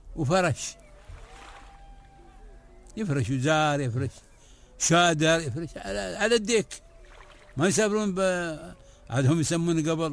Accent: United Arab Emirates

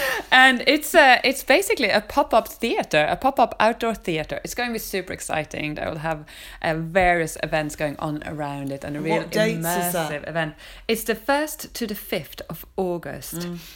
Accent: Sweden; I'm from Sweden. And, you know, already when I was little, you know, most women worked.

